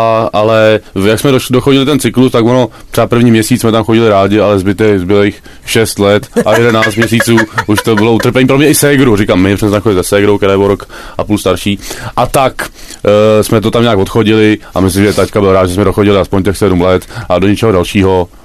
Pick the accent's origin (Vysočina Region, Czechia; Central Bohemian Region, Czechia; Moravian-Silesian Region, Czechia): Central Bohemian Region, Czechia; Stehelčeves; also born or lived in Prague; Ale potom v jednom roce jsme se přestěhovali do vsi, která se jmenuje Stehelčeves.